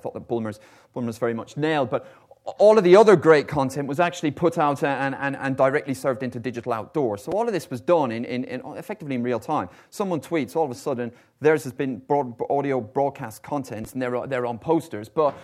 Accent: Ireland; I'm Irish, so it's a big thing every day.

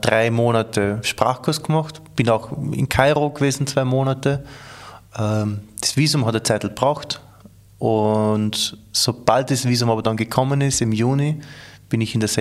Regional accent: Upper Austria, Austria; ich komme aus dem Oberösterreich, so aus dem Land, im Sauwald nennen wir die Gegend. Glansdorf, 2000 Einwohner, wo es in der Zeit, wie ich aufgewachsen bin, wirklich so war, dass eh nur quasi jeder katholisch war.

